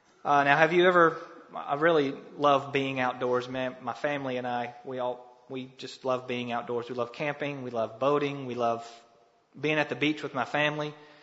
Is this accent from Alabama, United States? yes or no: yes; Ozark, Alabama, United States; And I grew up in Ozark